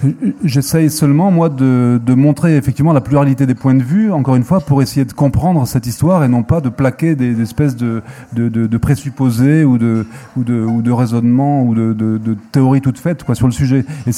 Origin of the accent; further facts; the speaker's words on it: Algeria; Je suis natif d'Algérie, je suis le produit de cette histoire-là